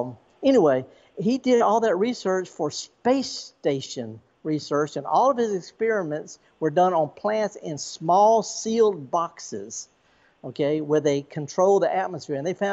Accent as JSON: {"language": "English", "town": "Indianola", "region": "Mississippi", "country": "United States", "tie": "born or raised there", "lives_now": "Meridian, United States", "said": "I've been to so many museums, you know, the B.B. King Museum in my hometown of Indianola, and so many cultural centers"}